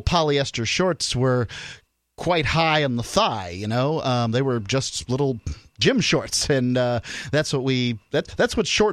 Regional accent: Bradenton, Florida, United States; born or raised there

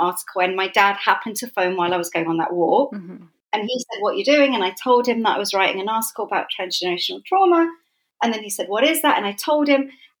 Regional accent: London, United Kingdom; I grew up in North London. I was born in Islington. At first my parents, because they were refugees, they lived in a flat in Islington with my grandmother and my auntie and my uncle.

